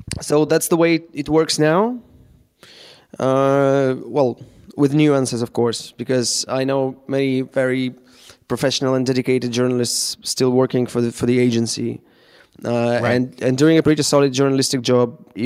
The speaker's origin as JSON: {"language": "English", "region": "Moscow", "country": "Russia", "tie": "born or raised there", "said": "I'm in Moscow right now, in my hometown."}